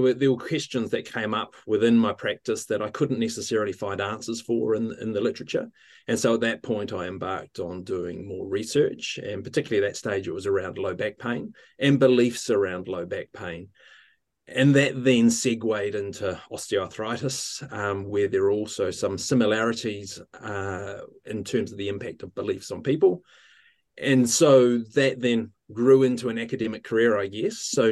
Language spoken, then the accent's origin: English; Ohakune, Manawatū-Whanganui, New Zealand; also born or lived in Wellington; I'm from Wellington in New Zealand, but I grew up in Ohakuni in the centre of the North Island of New Zealand by the mountain Ruapehu as well.